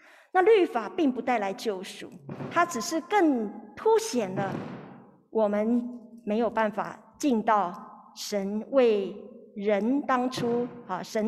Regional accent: China; 我们是中国人

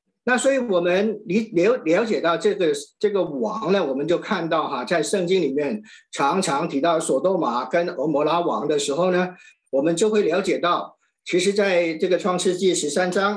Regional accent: Hong Kong; 香港翻译呢就是我是来自香港

